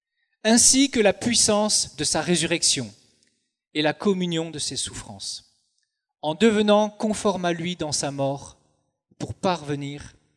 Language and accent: French; Bourgogne-Franche-Comté, France; Alors moi j'ai grandi en Franche-Comté, dans le Doubs, tranquille, enfance paisible.